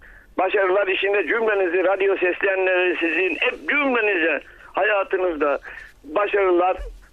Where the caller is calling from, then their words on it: Bradvari, Silistra Province, Bulgaria; Ben Bradvari'den, Silistre Sancağı'ndan bir